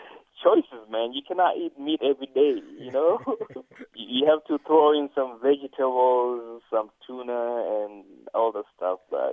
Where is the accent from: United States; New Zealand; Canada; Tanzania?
Tanzania; Going according to my religion, which is Roman Catholic, it's not allowable. It's like a big no-no. But growing up in Tanzania